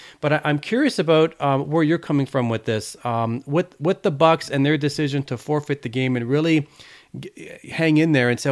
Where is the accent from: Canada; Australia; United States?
Canada; I'm white, I'm Canadian